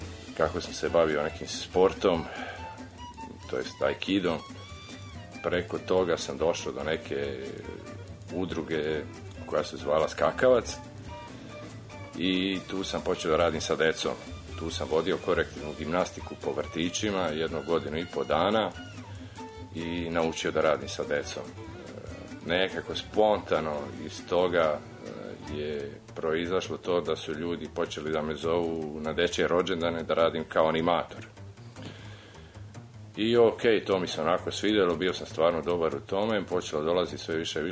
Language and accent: Serbian; Split, Split-Dalmatia County, Croatia; moved away as an adult; now in Belgrade, Serbia; dolazim iz Splita. U Beogradu sam već skoro 8 godina, razlog je naravno ljubav, oženjen i ostao da živim tu.